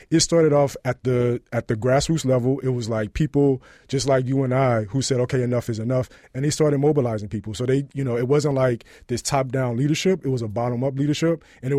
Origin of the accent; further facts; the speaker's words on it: St. Louis, Missouri, United States; I'm originally from the St. Louis area, so I use Ferguson a lot as a case study